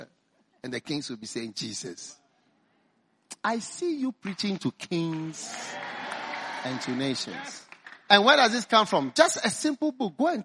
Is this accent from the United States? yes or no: no; Ghana; I'm from Ghana. I'm not an American. I rarely go to America. I'm just from Ghana here. Ghana is also a poor country.